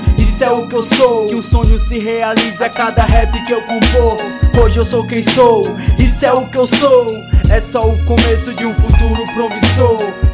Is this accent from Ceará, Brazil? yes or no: yes; Tianguá, Ceará, Brazil; Tenho 25 anos, sou de Tianguá, Ceará.